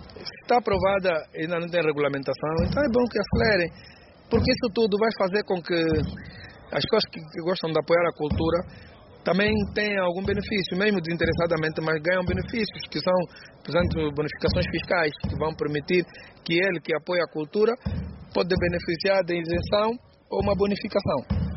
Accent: Angola; somos angolanos e vamos nos defender.

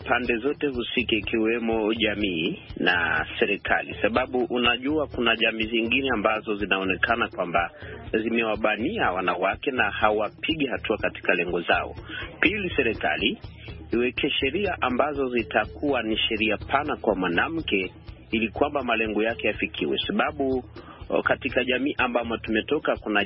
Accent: DR Congo; born there; leo nikirudi hapa nchini Kongo ambapo mimi nimezaliwa

